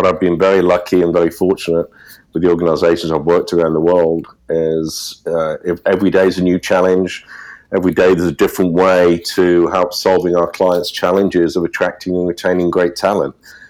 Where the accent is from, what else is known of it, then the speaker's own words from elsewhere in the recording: United Kingdom; moved away as an adult; now in Connecticut, United States; you'll guess from my accent, originally from the UK, now living in Connecticut. I've been here 10 years